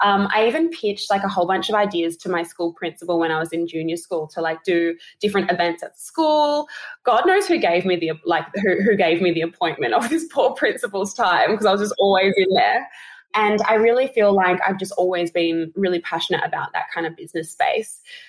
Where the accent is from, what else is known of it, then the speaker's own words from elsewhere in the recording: Adelaide, South Australia, Australia; I, you know, had moved to Sydney, was living in Sydney. I'm originally from Adelaide.